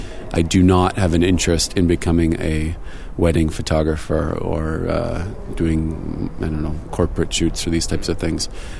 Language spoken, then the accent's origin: English; Kitchener, Ontario, Canada; born there; I was born in Kitchener. I am, I guess I'm the descendant of people who come from, well, my grandparents came from England and Spain. That's where they were born. My father was born in the U.S., so I guess I'm the first Canadian in my family.